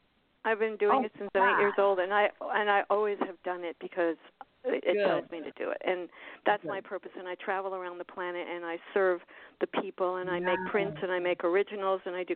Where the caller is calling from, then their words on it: Florida, United States; I'm in Florida, South Florida.